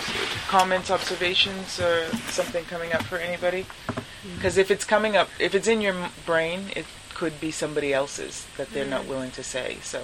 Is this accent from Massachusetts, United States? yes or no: yes; Boston, Massachusetts, United States; born there; also born or lived in New York; And I came from New York. I'm born in Boston, but I was living in New York